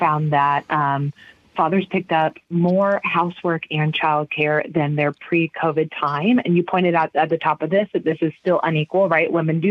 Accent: United States; I am an American, so I'm going to just say my home country's not doing the best job

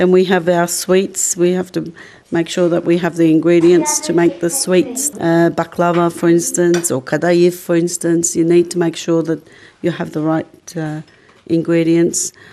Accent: Australia; My parents migrated. They chose Australia as their home and we grew up in Australia

